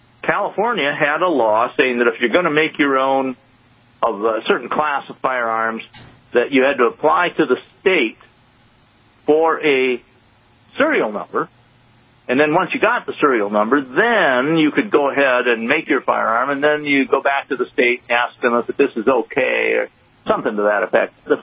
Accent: India; They have quite a few wolf attacks in Indian, and I'm East Indian, villages, too.

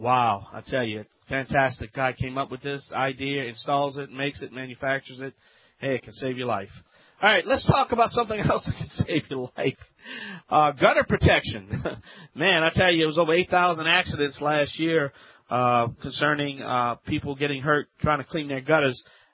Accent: Louisiana, United States; from the Bayou Land.

